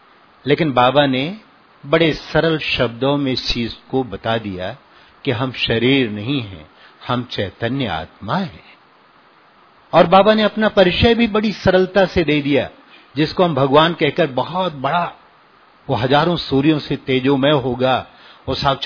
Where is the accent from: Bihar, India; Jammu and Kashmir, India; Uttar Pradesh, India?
Uttar Pradesh, India; Sultanpur; आपके पड़ोस का ही हूँ, सुल्तानपुर से हूँ